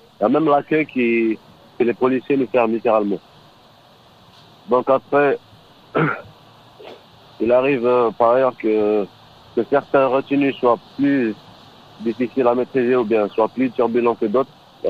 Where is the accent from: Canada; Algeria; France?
Algeria; nous, on est censé, en tant qu'Algérien